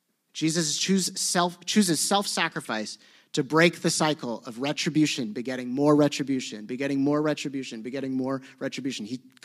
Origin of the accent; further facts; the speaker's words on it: United States; those of us who've just, like, in a passing way interacted with churches because we grew up in America